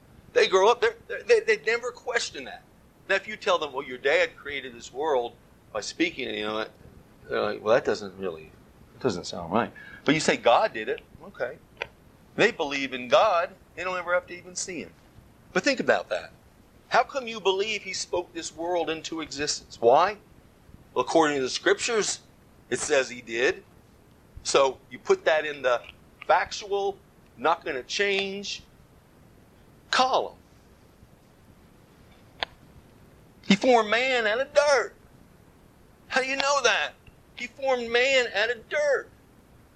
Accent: the South, United States; We're from the South, so I don't know if this is as good as gold up here.

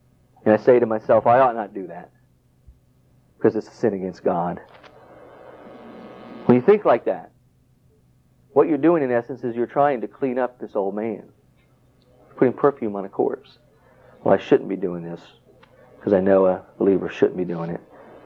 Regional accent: South Carolina, United States; I grew up in South Carolina. I remember every year going out to the pecan trees and picking them.

